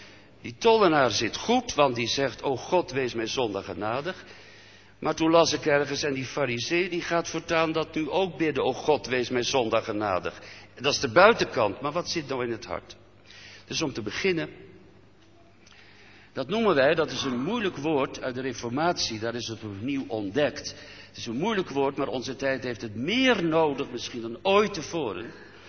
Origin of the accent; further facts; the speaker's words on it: Gelderland, Netherlands; Als Veluwnaar mag ik erbij zeggen dat bij de Veluwnaren dat soms heel moeilijk te zien is wat er van binnen leeft.